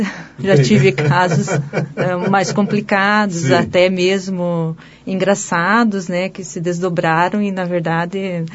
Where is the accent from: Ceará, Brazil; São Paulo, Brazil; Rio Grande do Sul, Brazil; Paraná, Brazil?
Paraná, Brazil; União da Vitória; Eu sou natural de União da Vitória.